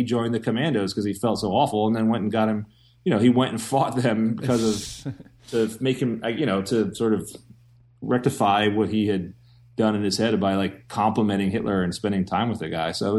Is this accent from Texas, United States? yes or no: yes; Texas, United States; because I'm from Texas, so I remember like in high school I had Texas history.